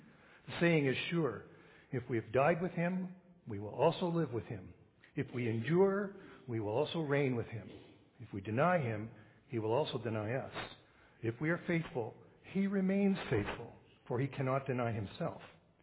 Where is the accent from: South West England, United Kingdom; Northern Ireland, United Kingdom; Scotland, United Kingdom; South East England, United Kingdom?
Scotland, United Kingdom; accent: Scottish; if I hit the letter R, it goes Glasgow for some reason. So the only way I could get out of my Scottish accent was to go